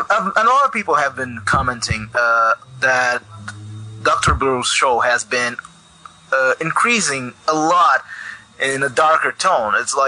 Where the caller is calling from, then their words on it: São Paulo, Brazil; Brazil. Near São Paulo in Brazil.